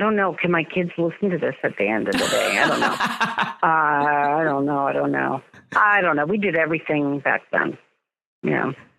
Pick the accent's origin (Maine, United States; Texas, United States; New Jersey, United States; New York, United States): New York, United States; Westchester; born there; also born or lived in Rotterdam; I was born in Westchester, New York, and then at age 5 moved to Holland, and I lived in Rotterdam for my primary years from age 5 to 10.